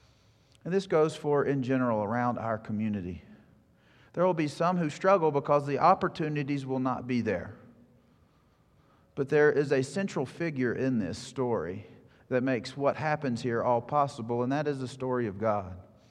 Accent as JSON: {"language": "English", "region": "Mississippi", "country": "United States", "tie": "born or raised there", "said": "Growing up in Mississippi, I've always considered the Mississippi River."}